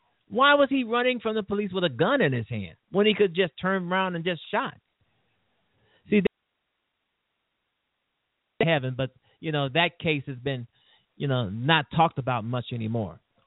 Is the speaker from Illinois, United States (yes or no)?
yes; Chicago, Illinois, United States; It truly is totally embarrassing. I'm kind of afraid to say I'm from Chicago.